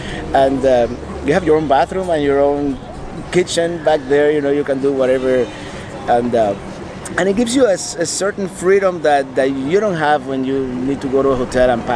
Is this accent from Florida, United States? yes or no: yes; Miami, Florida, United States; Miami is my hometown. Yes.